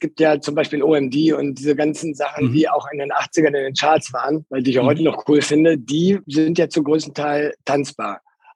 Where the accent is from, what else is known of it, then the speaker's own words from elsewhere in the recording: Langenhagen, Lower Saxony, Germany; born there; Deswegen bin ich im Grunde in Langenhagen geboren, aber bin immer in Hannover geboren.